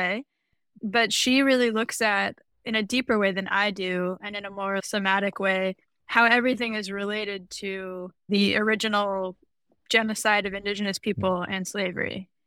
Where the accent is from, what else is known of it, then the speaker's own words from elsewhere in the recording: Washington, District of Columbia, United States; born there; now in Western Massachusetts, United States; I use she, her pronouns. I was born in Washington, D.C. I now live in so-called Western Massachusetts on Pocumtuck land